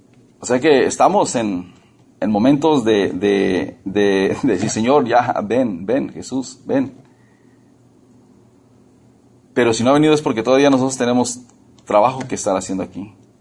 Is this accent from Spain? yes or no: no; Mexico; En México, ahí en mi pueblo se dicen, esa persona es mal encachada